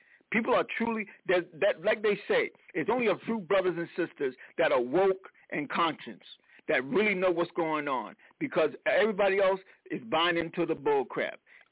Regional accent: New York City, New York, United States; We don't have the community we used to have when I was growing up in Harlem.

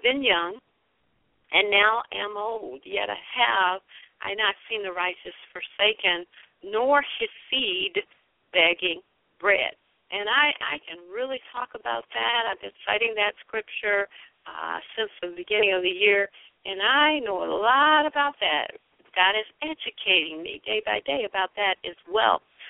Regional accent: Detroit, Michigan, United States; I come from the Motor City. You know, when you've ever seen one of those cars come off the line, off of a, auto line, an auto factory. My dad was an auto worker, and he worked in the auto factory

